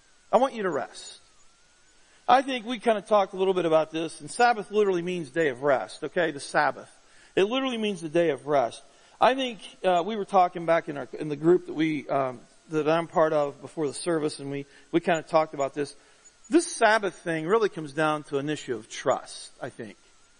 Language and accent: English; West Virginia, United States; I grew up in West Virginia where they had the blue laws.